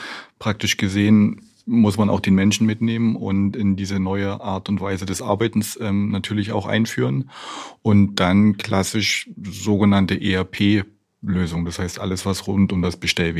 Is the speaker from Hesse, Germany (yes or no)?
no; Cottbus, Brandenburg, Germany; born there